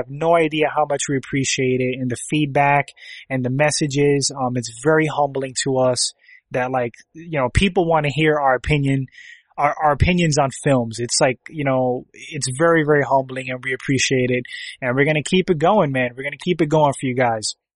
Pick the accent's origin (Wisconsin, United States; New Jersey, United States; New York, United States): New York, United States; born there; I was born in New York and I moved to New England, like right around, 97.